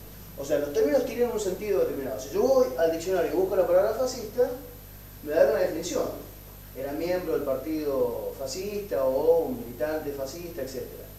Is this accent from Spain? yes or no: no; Mendoza, Argentina; hablando con alguna gente en mi Mendoza natal, porque yo soy mendocino